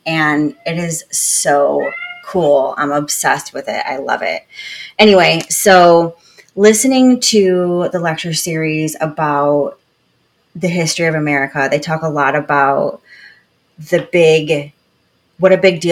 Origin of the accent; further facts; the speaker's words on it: Michigan, United States; also born or lived in North Carolina / San Francisco; the culture shock of living in San Francisco after growing up in West Michigan and being born in North Carolina